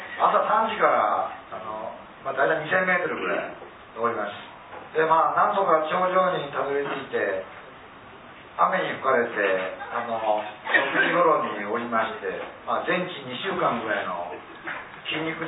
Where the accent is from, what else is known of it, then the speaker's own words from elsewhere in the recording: Indonesia; Japanese is a second language; now in Japan; また来週からまたちょっとふるさとのインドネシアに戻りまして